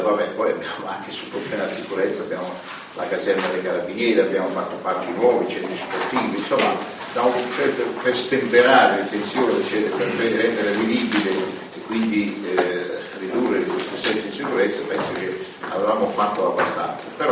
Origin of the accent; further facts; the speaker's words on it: Cologno Monzese, Lombardy, Italy; sono di Cologno Monzese